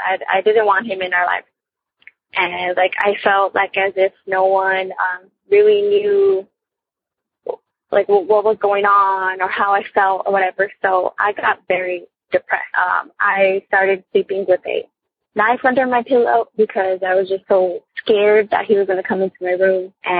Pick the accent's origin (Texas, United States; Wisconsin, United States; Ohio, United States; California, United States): Texas, United States; San Antonio; I'm from San Antonio, Texas.